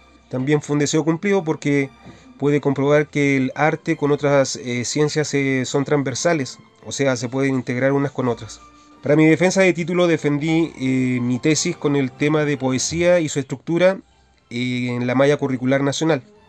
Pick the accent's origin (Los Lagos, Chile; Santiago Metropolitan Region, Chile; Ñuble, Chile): Santiago Metropolitan Region, Chile; Santiago; Soy originario de Santiago.